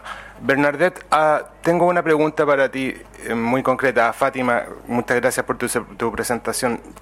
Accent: Chile; miembro del board, soy de Chile.

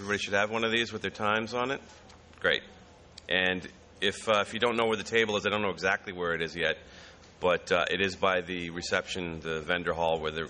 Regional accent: United States; I am from the United States, but my mother's family is from Quebec and Prince Edward Island. Okay, so I've got feet in different places.

